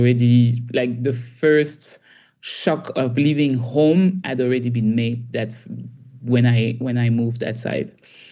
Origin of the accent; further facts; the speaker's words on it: Belgium; English is a second language; also born or lived in DR Congo; now in Zambia; My mom is from the other Congo, Brazzaville. But I grew up in Belgium. So I spent, all my forming year, all my, childhood in Belgium. And I moved to Zambia a bit more than 10 years now.